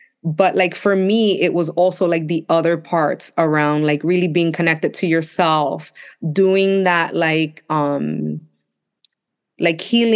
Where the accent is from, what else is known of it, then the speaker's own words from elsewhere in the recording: Bushwick, New York, United States; it was in the neighborhood where I grew up. I grew up in Bushwick, and I always wanted to like give back to that community in some way.